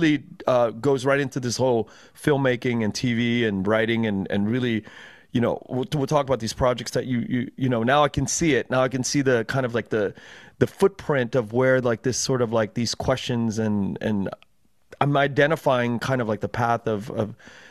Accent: Los Angeles, California, United States; I grew up in Koreatown predominantly, yeah. But I went to Bosco Tech, which is here in Rosemead in the SGV, yeah.

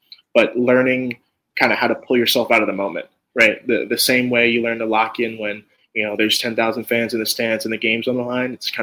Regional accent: Brooklyn, New York, United States; I got to root for my city, right? I'm from Brooklyn. It's my borough.

